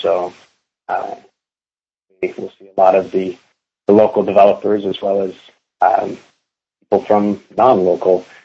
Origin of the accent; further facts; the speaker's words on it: Toronto, Ontario, Canada; my hometown of Toronto